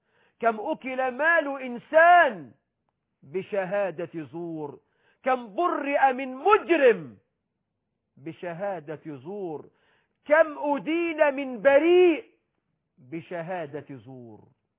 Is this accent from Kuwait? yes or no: no; Egypt; عندنا في مصر مثل بيقول: قالوا للحرام احلف الجلك الفرج.